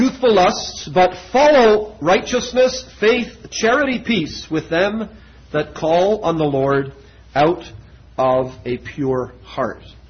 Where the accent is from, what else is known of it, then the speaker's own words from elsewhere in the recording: Trinidad & Tobago; When I was a boy, we grew up in Trinidad. And when my parents lived in a little village called Orangefield Road